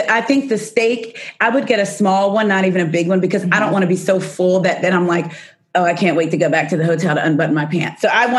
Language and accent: English; New Jersey, United States; because I'm from Jersey, but I'm from South Jersey.